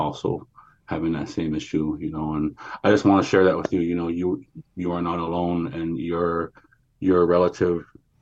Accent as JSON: {"language": "English", "town": "Metlakatla", "region": "Alaska", "country": "United States", "said": "I'm from Metlakatla, Alaska, you know"}